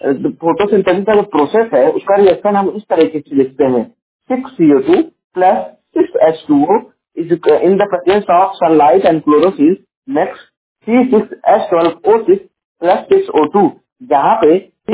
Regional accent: Jaunpur, Uttar Pradesh, India; और मैं उत्तर प्रदेश के जौनपुर जिले का निवासी हूँ।

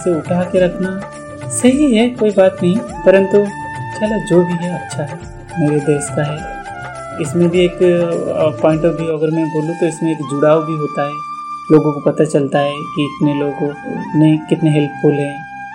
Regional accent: India; I am proud कि मैं Indian हूँ, मैं इंडिया में पैदा हूँ और मेरे इंडिया में ये सब है।

